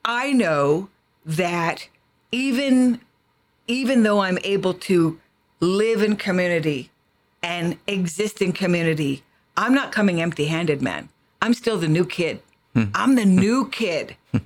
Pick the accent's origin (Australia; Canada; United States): Canada; Vancouver, British Columbia; born there; I was born out West. I was born in Vancouver.